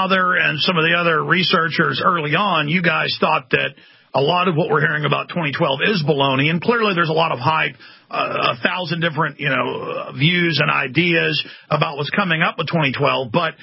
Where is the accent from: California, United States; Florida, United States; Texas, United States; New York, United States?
Texas, United States; Dallas; growing up in Dallas, they designate the underground car garages as nuclear fallout shelters.